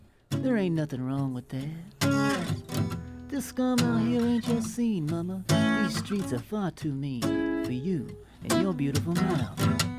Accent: Louisiana, United States; Yeah, I grew up in Louisiana, so it's a good middle ground.

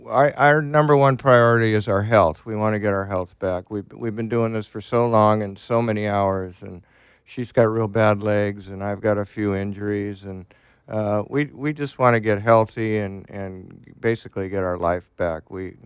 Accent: Corona del Mar, California, United States; I grew up in Corona del Mar.

